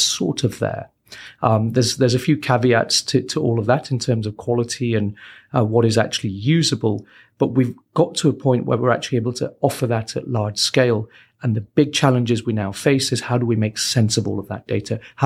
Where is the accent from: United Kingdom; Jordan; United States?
United Kingdom; the north of England; So yes, born and raised in the north of England, actually 20 miles south from